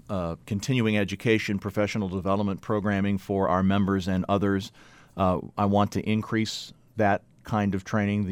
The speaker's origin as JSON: {"language": "English", "region": "the Ozarks", "country": "United States", "tie": "born or raised there", "said": "I hope the people of my hometown and my home region of the Ozarks"}